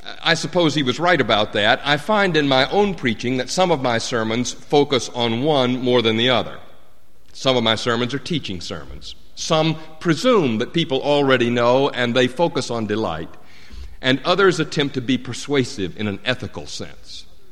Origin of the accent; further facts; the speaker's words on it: Southeast, United States; I was raised, as you can hear in my accent, in the Southeast